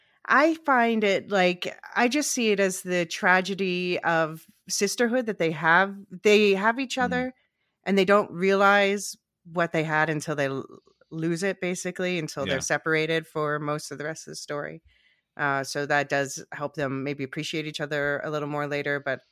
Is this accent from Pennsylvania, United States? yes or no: yes; Philadelphia, Pennsylvania, United States; moved away as an adult; now in Amsterdam, Netherlands; I'm from Philadelphia, so that's not that far north. I've lived in Amsterdam for the last 17 years, going on 18, I guess, actually this spring.